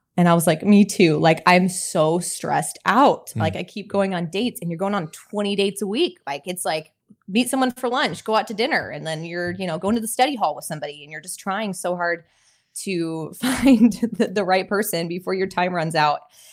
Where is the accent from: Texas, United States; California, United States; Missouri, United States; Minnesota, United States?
California, United States; Like, I wanted to be a little bit, you know, I'm from California.